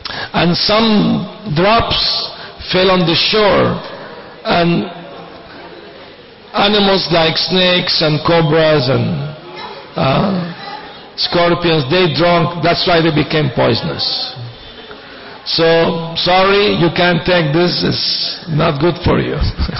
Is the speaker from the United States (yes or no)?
no; Venezuela; And the Amazon in Venezuela, I'm from Venezuela